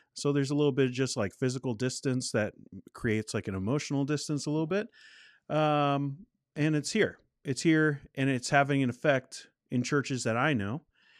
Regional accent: United States; moved away as an adult; now in Canada; Now, I am an American citizen. It's where I was born, where I spent most of my life. I've only been up here for a couple years.

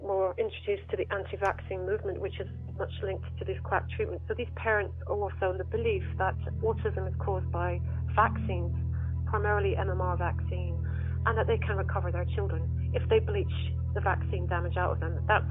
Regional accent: Munster, Ireland; also born or lived in London; Well, I moved to Ireland in 1981. So I was born in London in 1971 to Irish parents that had obviously emigrated for work, etc. And I've been living in West Cork ever since, so nearly 37 years now.

